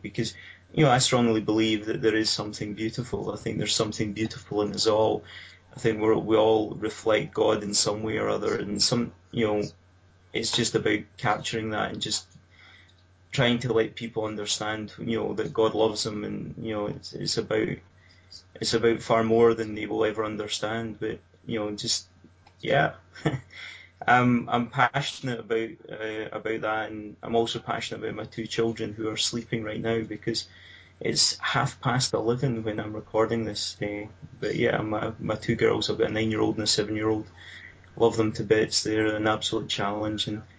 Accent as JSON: {"language": "English", "town": "Motherwell", "region": "Scotland", "country": "United Kingdom", "accent": "Scottish", "said": "I'm a member of the Salvation Army in Bells Hill. If you probably haven't gathered by my accent by now, I'm Scottish. Come from a town called Motherwell in Lanarkshire, just outside of Glasgow."}